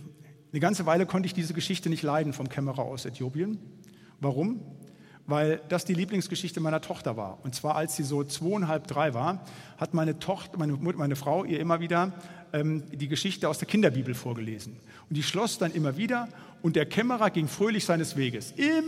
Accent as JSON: {"language": "German", "region": "Bremen", "country": "Germany", "said": "Noch banaler, ich komme ja aus Bremen"}